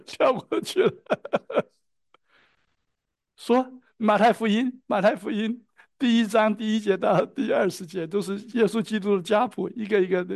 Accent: Zhongshan, Guangdong, China; 从河南荥阳搬到浙江兰溪，在明朝再从浙江兰溪搬到中山，广东中山，我是中山人，

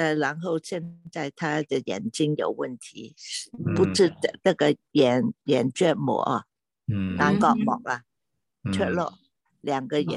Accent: Guangdong, China; 以前我们家里不吃，我们是广东人，没有吃辣的嘛。

